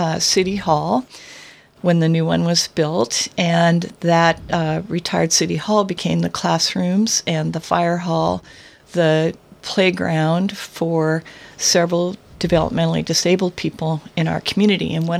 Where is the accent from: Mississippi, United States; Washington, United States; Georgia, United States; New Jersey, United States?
Washington, United States; Camas; I was raised up in Camas, Washington, which is a stinky little mill town, beautifully sited, about the same size as Port Townsend was during the time I grew up